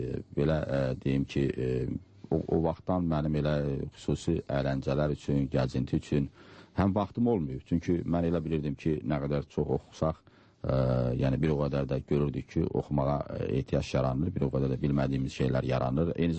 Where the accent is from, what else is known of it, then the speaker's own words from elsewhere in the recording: Guzdek, Fuzuli District, Azerbaijan; born there; Bəli, düzdür. Kənddə doğulmuşam.